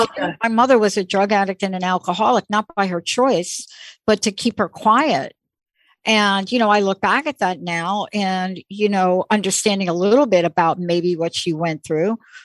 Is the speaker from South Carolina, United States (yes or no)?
no; Bronx, New York, United States; You know, I'm a kid from the Bronx.